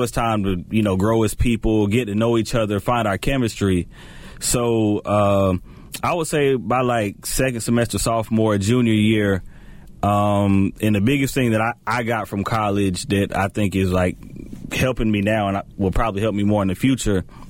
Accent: Anderson, South Carolina, United States; I'm from Anderson, which is a small town, but I went to school in Anderson County in a little town called Iva.

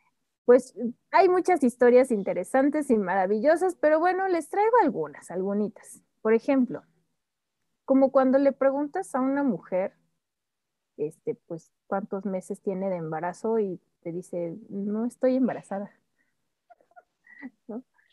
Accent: Mexico; la mayoría somos mexicanos

